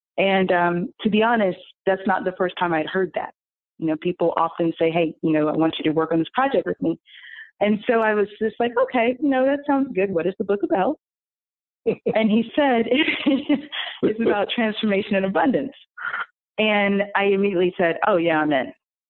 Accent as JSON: {"language": "English", "town": "Atlanta", "region": "Georgia", "country": "United States", "lives_now": "New York City, United States", "said": "I'm originally from Atlanta, so I'm a Southern girl. And I had the opportunity to move to New York, and I took the opportunity."}